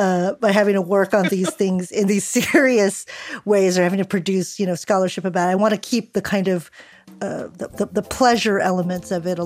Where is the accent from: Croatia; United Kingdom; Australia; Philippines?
Philippines; Manila, Metro Manila; now in United States; growing up in Manila and then at different parts here in the U.S.